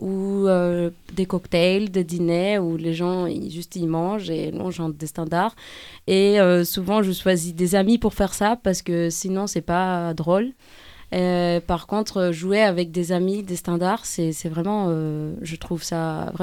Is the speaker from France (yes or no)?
no; Greece; comme je viens de la Grèce et que en fait j'ai grandi dans cette musique